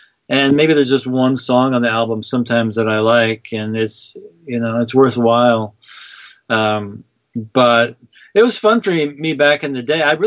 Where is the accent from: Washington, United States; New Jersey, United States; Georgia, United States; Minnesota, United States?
Washington, United States; Seattle; moved away as an adult; now in Los Angeles, United States; I moved to L.A. when I was about 20. And I'm from Seattle, and they really didn't have a lot of used record stores in those days.